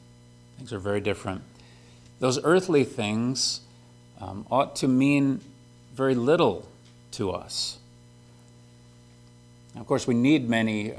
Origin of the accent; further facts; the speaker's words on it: Frankenmuth, Michigan, United States; I grew up in Frankenmuth, and there's just not so many